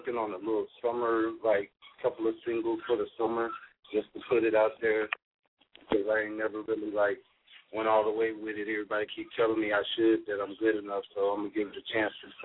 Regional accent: Jackson, Mississippi, United States; I'm from Jackson, Mississippi, but I'm all the way out here on the West Coast representing

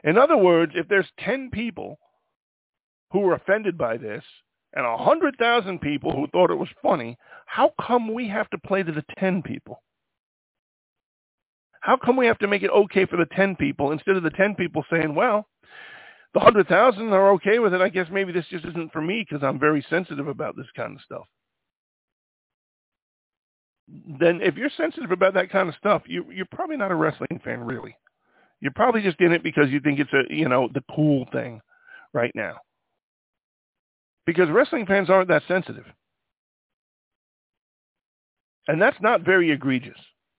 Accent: Ireland; My God, I'm Irish.

